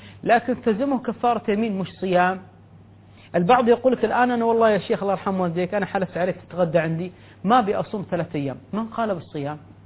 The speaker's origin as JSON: {"language": "Arabic", "country": "Kuwait", "said": "لعلها عرفا عندنا في الكويت، تتكلم عن بلدي، تطعم عشر مساكين"}